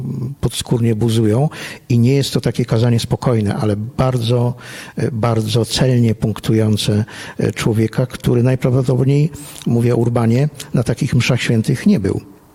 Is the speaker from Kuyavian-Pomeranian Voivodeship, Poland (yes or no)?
yes; Kuyavian-Pomeranian Voivodeship, Poland; Pochodzę z Kujaw, z miejscowości niedaleko Włocławka